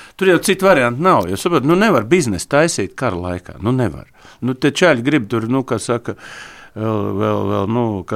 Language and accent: Latvian; Riga, Latvia; es nekad Ropažos neesmu dzīvojis, nu Ropažās, man tur neviens nezin, es esmu Rīdzinieks būdiņu, man ir Rīga